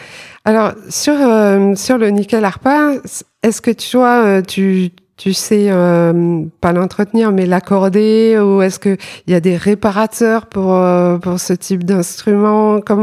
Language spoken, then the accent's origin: French; Épinal, Grand Est, France; Je crois que c'était à Épinal parce que c'est ma région d'origine